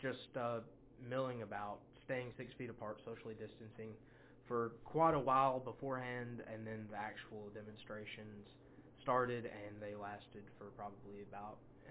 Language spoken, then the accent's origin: English; Climax, Kentucky, United States; born there; I'm 21, and I was born in Climax, Kentucky, which is in Rockcastle County.